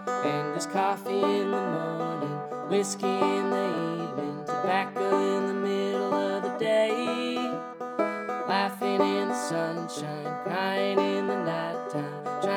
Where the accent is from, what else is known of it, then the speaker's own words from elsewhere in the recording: New Jersey, United States; I'm originally from New Jersey, and I didn't really meet any bluegrass musicians till I got to college.